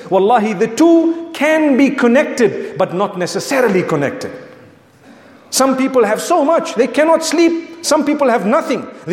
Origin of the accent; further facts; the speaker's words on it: Zimbabwe; Ask me, I come from Zimbabwe.